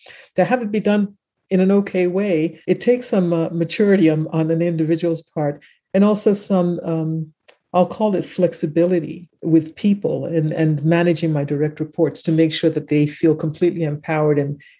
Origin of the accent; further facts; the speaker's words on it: Winneba, Central Region, Ghana; moved away as an adult; now in United States; I had moved to a town about 60 kilometers west of Accra called Winneba, my hometown.